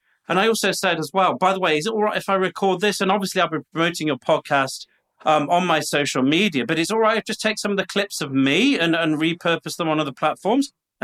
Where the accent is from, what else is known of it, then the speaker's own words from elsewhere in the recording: United Kingdom; also born or lived in Colombia; now in Florida, United States; I'm speaking to you today from Florida. This is Florida. I'm from the United Kingdom. I spent a decade in Colombia. And when we moved to Florida last year